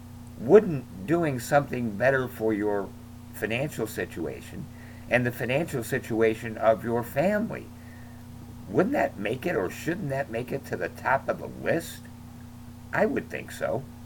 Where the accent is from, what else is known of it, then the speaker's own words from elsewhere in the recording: Chicago, Illinois, United States; from Chi-Town.